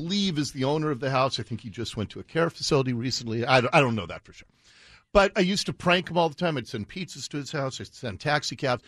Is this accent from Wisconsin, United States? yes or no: no; Ballard, Washington, United States; it was my next door neighbor when I was growing up in Ballard